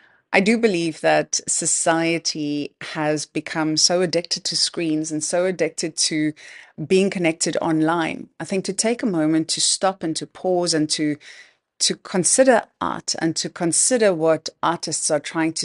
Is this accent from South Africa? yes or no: yes; Cape Town, Western Cape, South Africa; I'm from Cape Town.